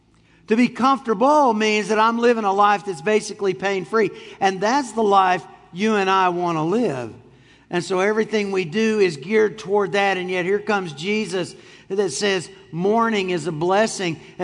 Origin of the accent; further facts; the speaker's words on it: United States; See, I'm like you. I'm an American, right?